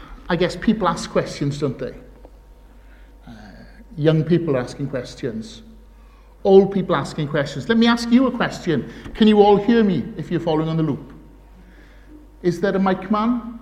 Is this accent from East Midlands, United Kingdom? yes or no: no; Swansea, Wales, United Kingdom; now in Crickhowell, United Kingdom; both my wife and I grew up in Swansea, that's home.